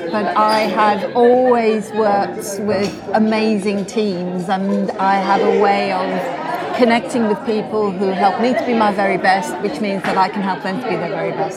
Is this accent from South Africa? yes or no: yes; South Africa; One is me as a South African, it doesn't feel like a centenary of voting for women.